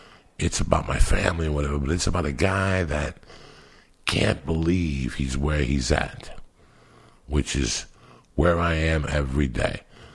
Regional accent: United States; As an American, as a human being, I cannot judge Duncan for what he did in 1982.

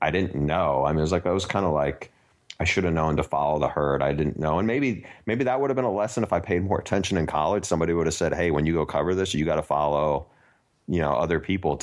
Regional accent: New York, United States; I knew some of the names because I grew up in New York, but I just didn't know who they were or anything.

